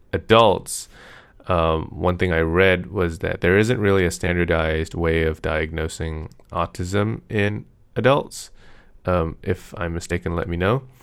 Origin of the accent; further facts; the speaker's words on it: United States; Is it really because I'm American, or is it, could it be because I'm just slightly autistic?